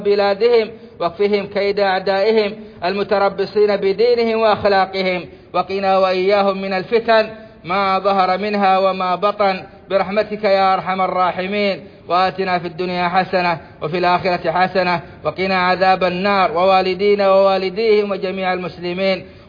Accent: Saudi Arabia; اللهم أدم على بلادنا السعودية أمنها وإيمانها

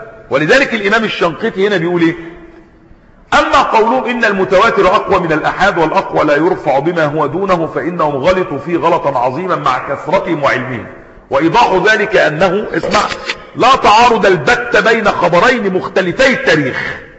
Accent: Egypt

